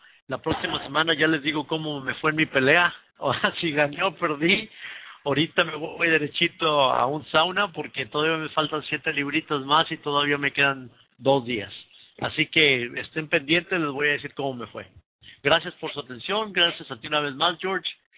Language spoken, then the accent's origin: Spanish; Mexico; voy a ir como buen mexicano a dejar todo en la línea.